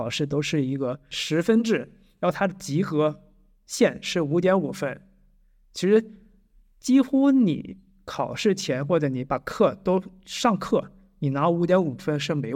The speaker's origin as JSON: {"language": "Chinese", "country": "China", "said": "不是说我是中国人，我就非得跟中国人交朋友"}